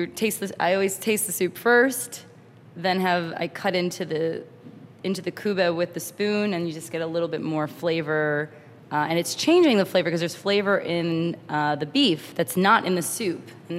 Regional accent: New York, United States; So I'm a New Yorker, born in New York. My father's from Israel. My grandparents are from Iran. I grew up with Israeli and Iranian food.

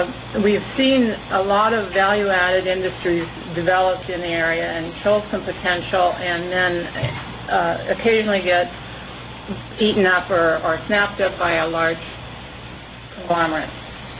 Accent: Crookston, Minnesota, United States; from Crookston.

